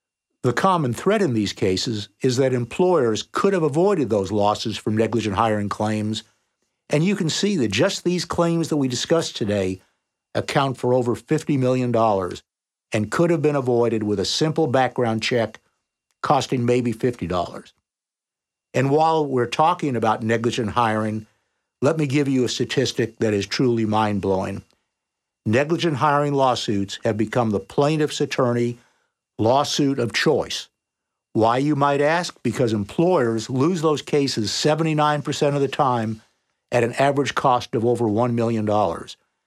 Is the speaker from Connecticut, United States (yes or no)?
yes; Connecticut, United States; He was from Connecticut. I was from Connecticut.